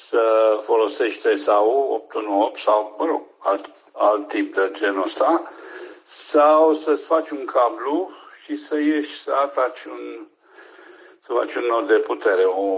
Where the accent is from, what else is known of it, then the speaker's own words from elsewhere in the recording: Bucharest, Romania; accent: Bucharest; moved away; Am plecat de 40 de ani, dar accentul nu l-am pierdut pe nicăieri. Văd că merge cu mine. Bine, am accent de București